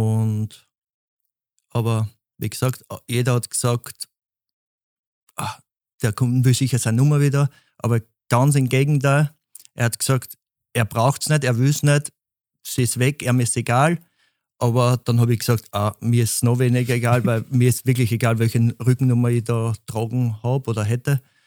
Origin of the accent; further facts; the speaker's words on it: Baden, Lower Austria, Austria; bei uns draußen, wo ich groß geworden bin in Baden, gibt es nichts anderes außer Grün.